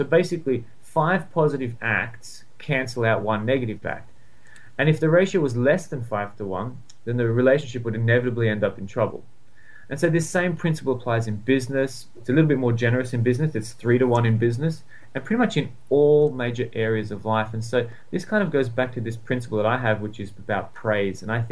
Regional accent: Sydney, New South Wales, Australia; Yeah, I'd say we have sun year-round. I mean, I'm from Sydney, and we definitely have sun.

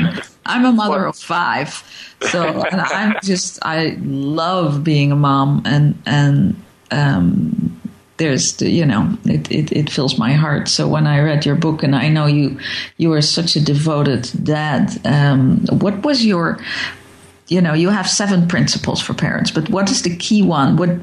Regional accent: Netherlands; moved away as an adult; we're from Holland and we came here with our five kids.

